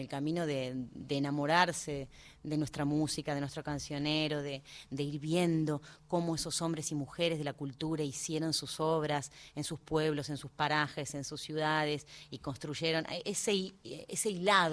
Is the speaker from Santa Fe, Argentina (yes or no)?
no; Río Grande, Tierra del Fuego, Argentina; yo canté con ella en Río Grande, en mi pueblo. cuando tenía 10 años